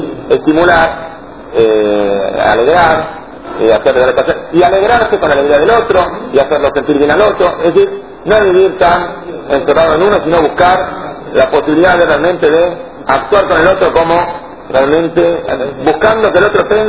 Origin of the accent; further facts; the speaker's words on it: Morocco; porque yo vengo de Marruecos, y mi padre me enseñó que hay una acción que tiene un poder muy grande